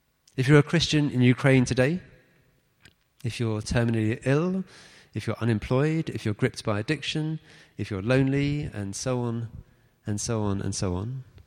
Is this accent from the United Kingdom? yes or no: yes; Barnet, London, United Kingdom; born there; I'm very nearly 50. I'm married. I was born in Barnet.